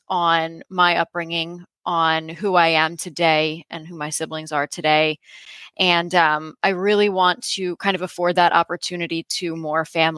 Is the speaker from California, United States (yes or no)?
no; Philadelphia, Pennsylvania, United States; So I grew up in Philadelphia. As you mentioned, my dad was a police officer for as long as I can remember.